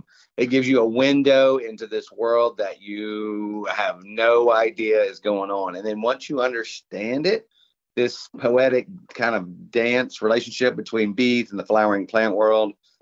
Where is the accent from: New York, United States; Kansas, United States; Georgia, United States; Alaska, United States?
Georgia, United States; Savannah; I'm from Savannah. That is exactly what I would say.